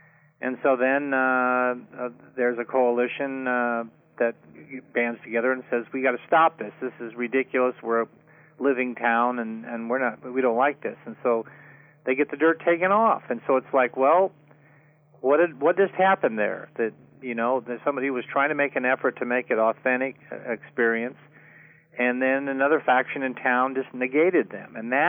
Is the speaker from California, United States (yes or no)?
no; Kingman, Arizona, United States; I grew up in Kingman, and so Kingman and Prescott have had their share of bad blood because they're close and they vie for the same business, that kind of thing.